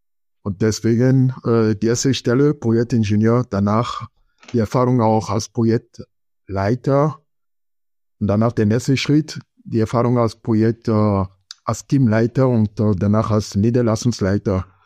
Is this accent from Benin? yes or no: yes; Benin; German is a second language; now in Germany; Ich komme ursprünglich aus Benin. Das ist in Westafrika, also neben Nigeria. Und ich lebe in Deutschland seit 2002.